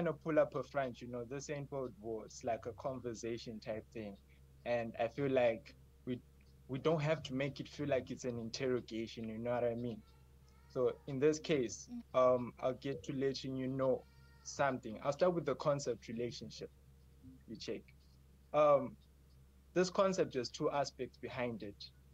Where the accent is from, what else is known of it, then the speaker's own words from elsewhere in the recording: Zimbabwe; From Zimbabwe.